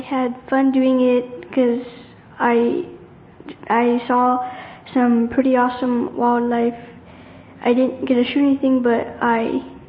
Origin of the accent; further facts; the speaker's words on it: Texas, United States; I'm from Vargami, Texas. I'm 11 years old.